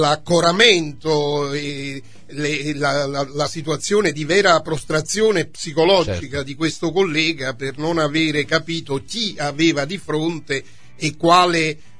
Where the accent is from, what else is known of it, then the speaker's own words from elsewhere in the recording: Naples, Campania, Italy; io sono napoletano, mia moglie è di Benevento, e attualmente vive a Benevento, mia figlia sposata vive a Caserta.